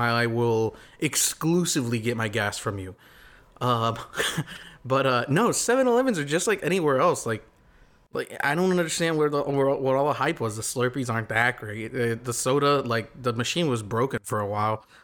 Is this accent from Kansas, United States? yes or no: yes; Kansas, United States; because I grew up in Kansas, and that's, I'm okay releasing that information.